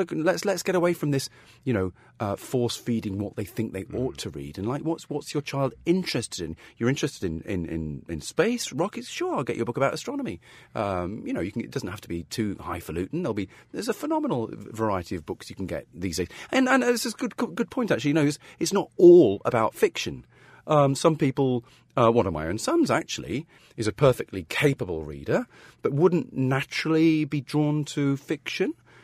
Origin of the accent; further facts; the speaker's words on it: Nottingham, East Midlands, United Kingdom; I'm from Nottingham originally. So, and I sort of grew up in the sort of Nottinghamshire, Leicestershire borders.